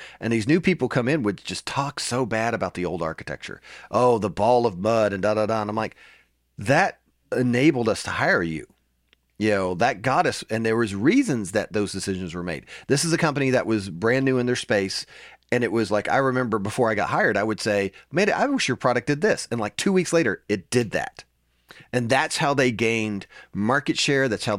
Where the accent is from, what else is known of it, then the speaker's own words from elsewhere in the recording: Nashville, Tennessee, United States; So I'm from Nashville, the Music City.